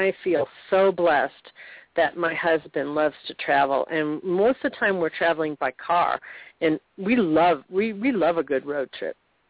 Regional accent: Chicago, Illinois, United States; Now, I'm originally from Chicago, and so I'm used to traveling, you know, mass transportation.

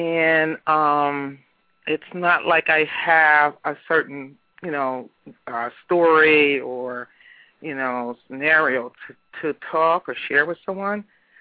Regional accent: Newtown, Pennsylvania, United States; I'm from Newtown, Pennsylvania, which is very outside of Philly and right across the river from Trenton, New Jersey.

